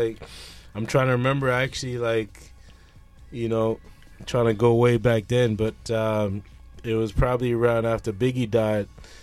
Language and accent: English; Edmonton, Alberta, Canada; so I grew up in Edmonton, obviously